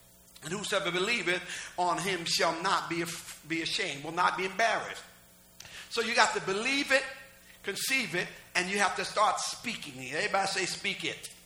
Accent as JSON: {"language": "English", "town": "Jersey City", "region": "New Jersey", "country": "United States", "tie": "born or raised there", "said": "Newark is 5 minutes away from my hometown. But we didn't tear up our city."}